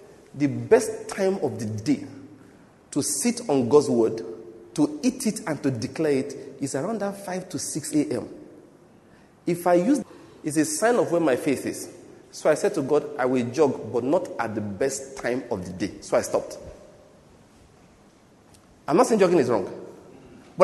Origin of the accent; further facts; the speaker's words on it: Nigeria; When I was born in Nigeria, then when I was young, when I was in secondary school, people used to say I look like a Ghanaian. I know what that means. It means I'm very fair.